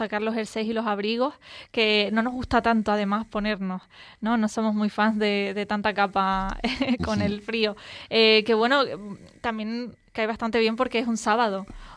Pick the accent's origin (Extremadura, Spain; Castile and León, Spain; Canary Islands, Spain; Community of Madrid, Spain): Canary Islands, Spain; aquí en Canarias, los que digamos que somos majoreros de la isla de siempre y no hemos tenido esa conexión con Latinoamérica